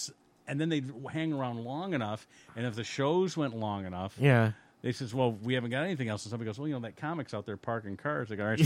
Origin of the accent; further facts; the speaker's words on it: Detroit, Michigan, United States; I told him I was from Detroit and everything.